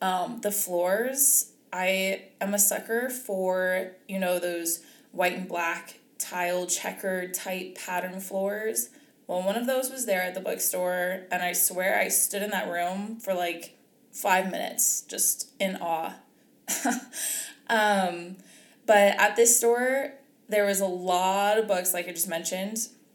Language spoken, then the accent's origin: English; East Coast, United States; so I grew up on the East Coast, and pretty much everybody I know is on the East Coast